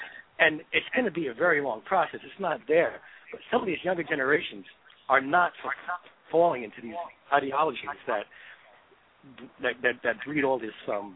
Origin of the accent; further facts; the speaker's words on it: Brooklyn, New York, United States; I grew up in Brooklyn, New York, very multicultural.